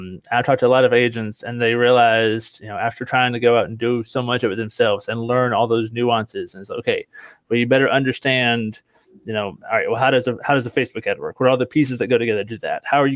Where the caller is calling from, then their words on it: Kentucky, United States; So I'm coming in from Kentucky. So I always tell people right between Nashville and Louisville.